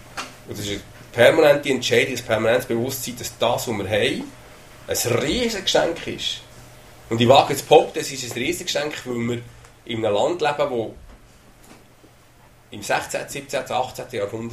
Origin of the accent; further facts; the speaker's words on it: Switzerland; Dass wir nicht denken, wir als Schweizer sind besser.